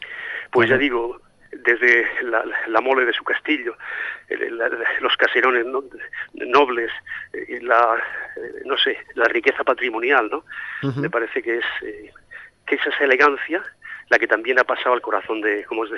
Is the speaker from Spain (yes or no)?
yes; Madrid, Community of Madrid, Spain; also born or lived in Santomera; Yo soy natural de Santomera, aunque he vivido toda mi vida en Madrid.